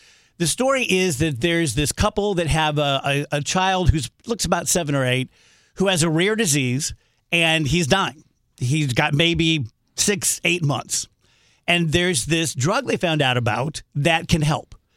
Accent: Scotland, United Kingdom; You guys know me well. I'm Scottish. I'm a crier.

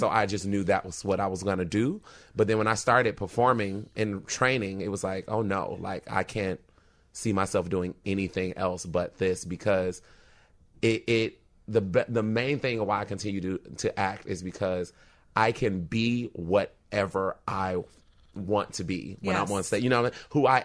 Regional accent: Detroit, Michigan, United States; I'm originally from Detroit, and I started out in what is now like a nationally acclaimed theater company

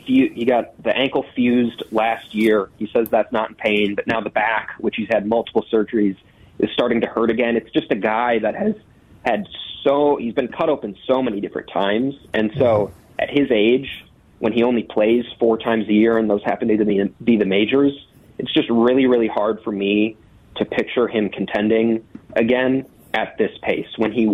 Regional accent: Eagan, Minnesota, United States; Egan. I'm back in Egan right now.

